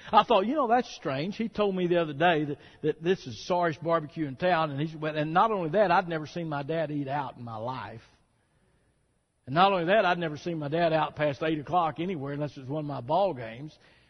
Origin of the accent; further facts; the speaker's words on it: Fort Worth, Texas, United States; I mentioned that I grew up in Fort Worth. My parents sacrificed so much for me.